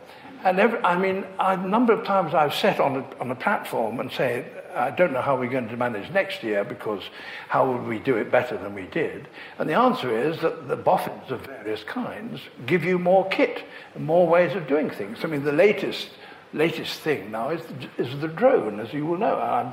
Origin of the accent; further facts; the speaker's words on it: Leicester, East Midlands, United Kingdom; I grew up in Leicester